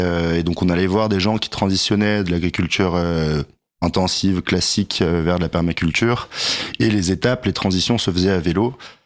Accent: Paris, Île-de-France, France; j'ai grandi à Paris.

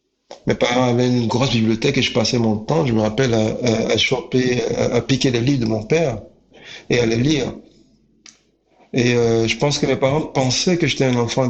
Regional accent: Côte d’Ivoire; Je suis né donc en Côte d'Ivoire, comme tu l'as dit, j'y ai grandi et pendant longtemps donc, j'ai été influencé par cette culture ivoirienne qui est celle de ma mère.

